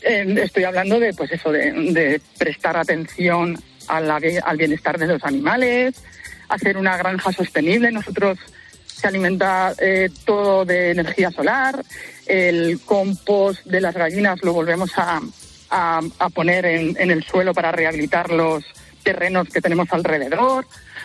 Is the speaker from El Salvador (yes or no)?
no; Casas de Ves, Castilla-La Mancha, Spain; hace 5 años ya que, por circunstancias de la vida, regresé a mi pueblo, a Casas de Bes.